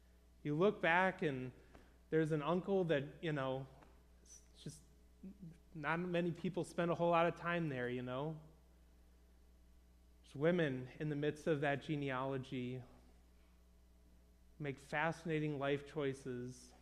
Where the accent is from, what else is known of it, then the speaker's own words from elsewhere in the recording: Clarkston, Michigan, United States; I grew up in Oakland County and Clarkston, where like everywhere you go, it's just suburban sprawl, right?